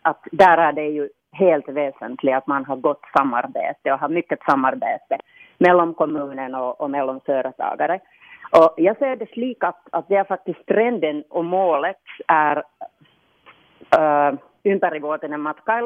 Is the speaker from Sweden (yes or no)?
no; Kauniainen, Uusimaa, Finland; Ja, så jag är en trebarnsmamma från Grankulla.